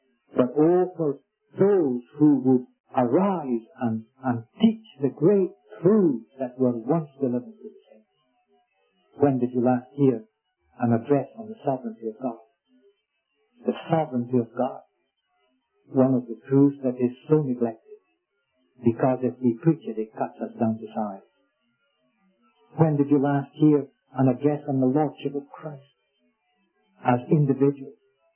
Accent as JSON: {"language": "English", "region": "Scotland", "country": "United Kingdom", "said": "Being a Scot, I have studied Scottish history quite a bit"}